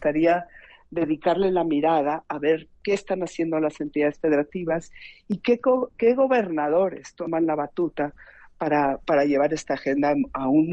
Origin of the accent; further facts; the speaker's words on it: Mexico; es dolorosísimo verlo en mi país, digamos. Es mucho, muy doloroso verlo en México.